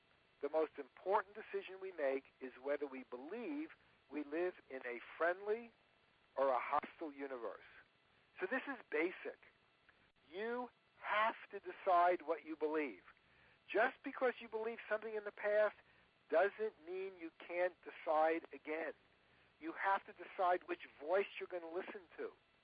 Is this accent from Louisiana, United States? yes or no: no; California, United States; I'm some weirdo from California.